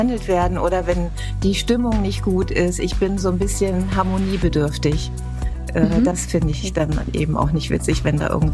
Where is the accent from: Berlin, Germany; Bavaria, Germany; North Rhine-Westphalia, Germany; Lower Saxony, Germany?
Lower Saxony, Germany; Nienburg; Mein Lieblingsort ist eigentlich meine Heimatstadt und die Natur drumherum.